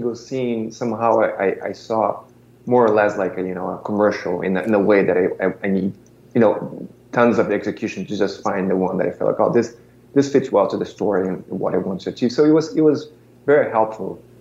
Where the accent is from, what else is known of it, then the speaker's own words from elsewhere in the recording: Brazil; moved away as an adult; now in United States; Yeah, I was born and raised in Brazil, and then I started working in advertising, like straight out of college